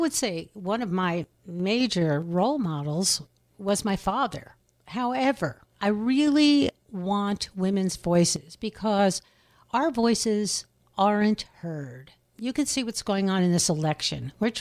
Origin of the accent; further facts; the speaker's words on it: New Jersey, United States; also born or lived in New York City; now in Ithaca, United States; I think it's about 34 years now. I came from New Jersey, through New York City up to here